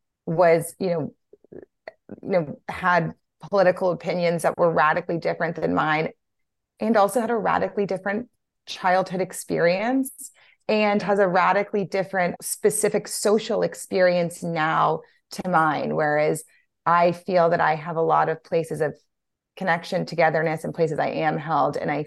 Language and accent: English; Louisiana, United States; because I'm from Louisiana. I've seen it.